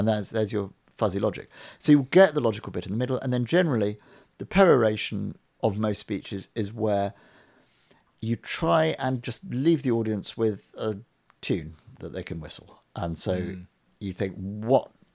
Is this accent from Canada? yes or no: no; Texas, United States; also born or lived in Connecticut; a Texan, but my mother just happened to give birth to me in Connecticut, but really spiritually I'm from Texas.